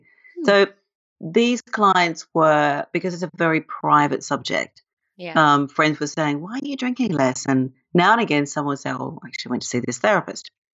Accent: Australia; also born or lived in London, United Kingdom; Well, I'm Australian, and Australians are big drinkers. And I lived in London for 22 years

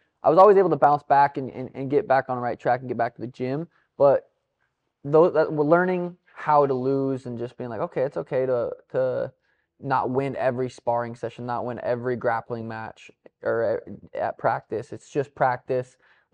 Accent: Helena, Montana, United States; I'm from Helena, Montana.

